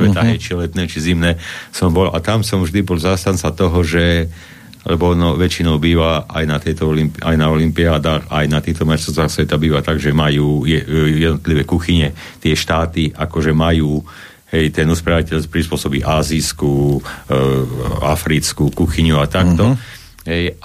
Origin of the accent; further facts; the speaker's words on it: Majer, Banská Bystrica Region, Slovakia; však ja som tuto nedaleko z Majera z dediny, viete, tak na dedine to bolo celé leto pri ohničku